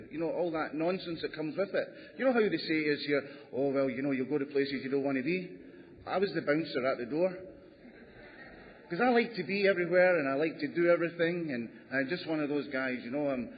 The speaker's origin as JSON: {"language": "English", "region": "Scotland", "country": "United Kingdom", "said": "And I'm originally from Scotland, you know, so we got a lot of it there, you know."}